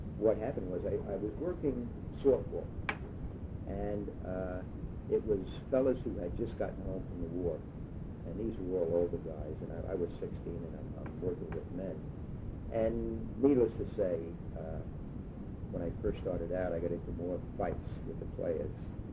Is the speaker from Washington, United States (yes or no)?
no; West New York, New Jersey, United States; Well, I spent about 5 years there. After 5 years, I left New York and we moved to West New York.